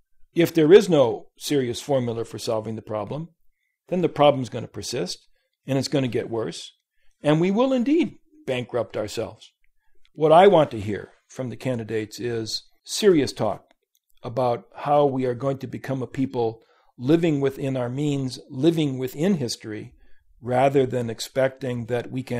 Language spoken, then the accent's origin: English; Illinois, United States; When I was a kid growing up outside Chicago, you went out to eat, it basically was the local steak place